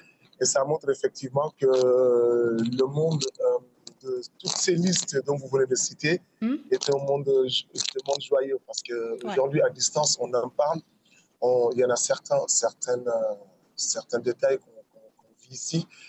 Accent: Senegal; je suis sénégalais, habite au sud du pays, dans un village qui s'appelle Kabadou.

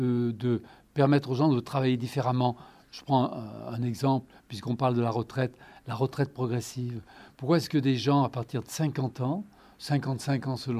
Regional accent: France; Chez nous, en France, on n'a pas cela.

